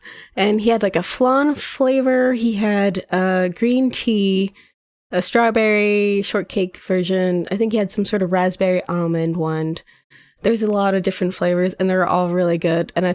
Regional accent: Florida, United States; now in Philadelphia, United States; Okay, so I'm from Florida, but I live in Philadelphia now.

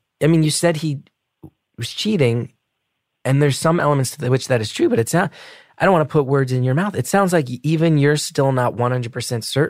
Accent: New Jersey, United States; I know where I grew up in New Jersey with the Division of Youth and Family Services.

